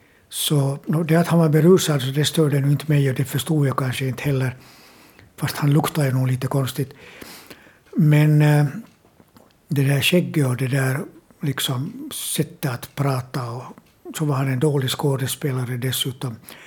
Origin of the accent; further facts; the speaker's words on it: Sipoo, Uusimaa, Finland; Men i min hemkommun Sibbo